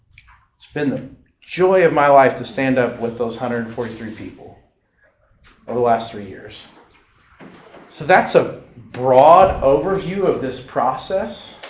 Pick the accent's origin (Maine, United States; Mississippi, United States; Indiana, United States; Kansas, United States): Indiana, United States; I'm from Indiana.